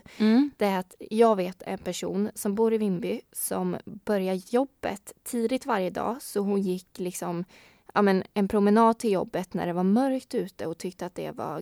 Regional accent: Vimmerby, Kalmar County, Sweden; Och jag kommer ju från Vimmerby och har bott där faktiskt i hela min uppväxt.

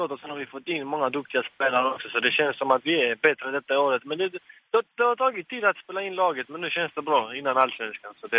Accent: Malmö, Skåne, Sweden; Jag är från Malmö, så det har blivit så. Man gillar inte Helsingborg.

